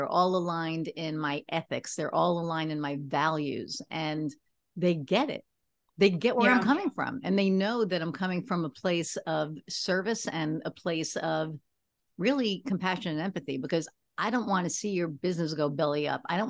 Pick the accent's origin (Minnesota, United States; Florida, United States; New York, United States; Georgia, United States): New York, United States; now in Lafayette, United States; But I'm a New Yorker in, you know, Lafayette, Indiana.